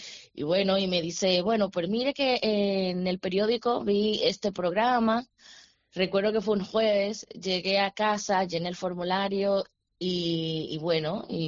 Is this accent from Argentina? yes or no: no; Dominican Republic; moved away as an adult; now in Barcelona, Spain; Bueno, yo vengo de República Dominicana, es primera vez que iba a salir de mi país para hacer una subespecialidad.